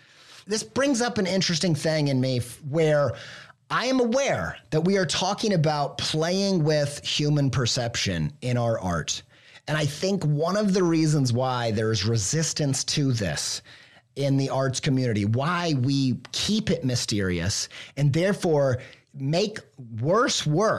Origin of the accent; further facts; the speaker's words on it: Midwest, United States; I'm an idiot from the Midwest.